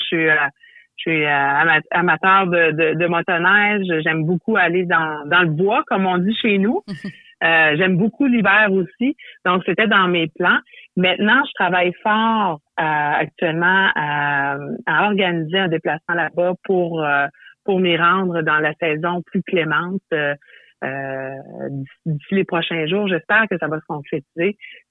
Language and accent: French; Sept-Îles, Quebec, Canada; je viens de la communauté de Ouachat, qui est la communauté enclavée dans la ville de Sept-Îles